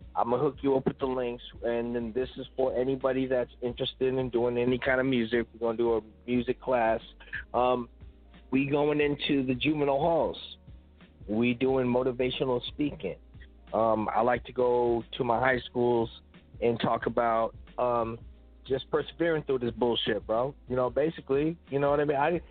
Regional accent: California, United States; also born or lived in the islands; I didn't just grow up in the islands. I grew up in the mainland too, meaning I grew up in California

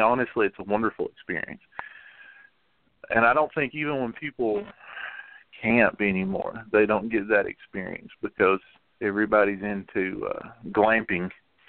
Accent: Tennessee, United States; now in Asheville, United States; I'm originally from Tennessee, so coming to Base Mountain is, you know, that's a homecoming for me. But in my early years, I grew up in the woods.

